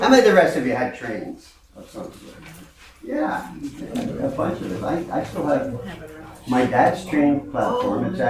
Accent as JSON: {"language": "English", "town": "Collingswood", "region": "New Jersey", "country": "United States", "tie": "born or raised there", "said": "now I grew up in South Jersey, of course, in Collingswood, New Jersey."}